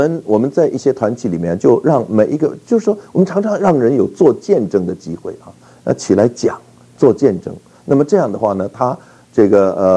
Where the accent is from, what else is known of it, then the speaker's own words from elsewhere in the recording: Taiwan; 所以我就带了一点台湾的小人儿啊